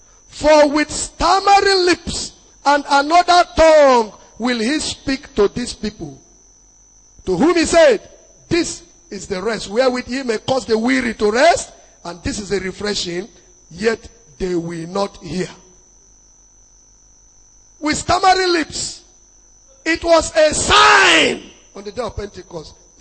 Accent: Akwanga, Nasarawa, Nigeria; English is a second language; now in Lagos, Nigeria; I am in Lagos here, but I am from Akwanga. Now, we speak largely Hausa in our areas, the general language.

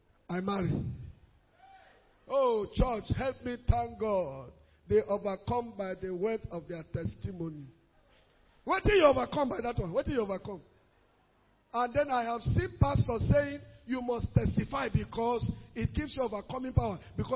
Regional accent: Ghana; I came here from Ghana.

